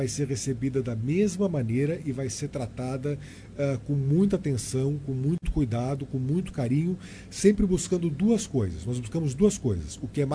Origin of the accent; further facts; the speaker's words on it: São Paulo, Brazil; now in Monte Alto, Brazil; porque eu cresci em São Paulo, você sabe, né, João? Vim aqui para Monte Alto por causa do concurso. Mas a minha mãe é de Jaboticabal.